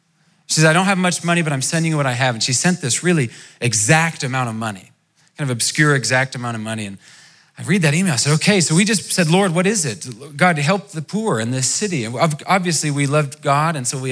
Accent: Walla Walla, Washington, United States; moved away; I grew up in America. I'm from Washington State, Walla Walla, a town so nice they named it twice. That's where I grew up.

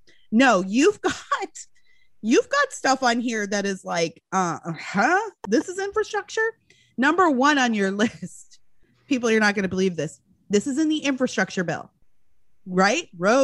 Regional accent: Canada; born there; I'm Canadian by birth. I was raised as a socialist.

